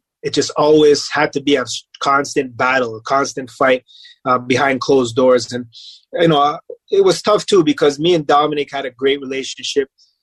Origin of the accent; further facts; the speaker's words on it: Toronto, Ontario, Canada; It was a challenge for me being Canadian, right? Being Toronto.